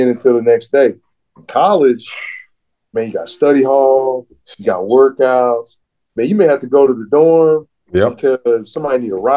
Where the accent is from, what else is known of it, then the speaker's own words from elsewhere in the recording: St. Louis, Missouri, United States; And I grew up in St. Louis, so Missouri was always the school.